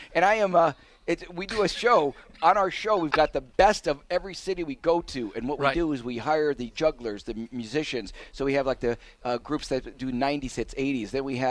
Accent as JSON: {"language": "English", "town": "Milwaukee", "region": "Wisconsin", "country": "United States", "lives_now": "Philadelphia, United States", "said": "I'm originally from Milwaukee, and I'm a passionate sports fan with Packers, Brewers, and the Bucks."}